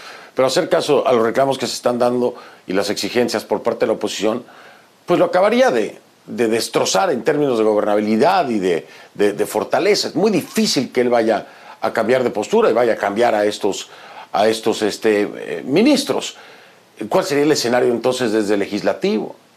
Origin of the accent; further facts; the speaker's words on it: Peru; en mi país al menos, se pone peliaguda, es decir, se pone sumamente tenso, porque entonces ahí habría que accionar otros mecanismos que no son necesariamente los que queremos ver para el Perú